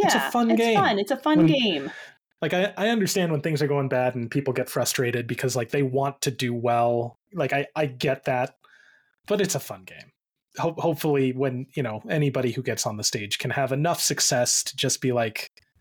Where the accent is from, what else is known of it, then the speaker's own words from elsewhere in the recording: Colorado, United States; Like, I know I'm from Colorado, so I know it's the Columbine.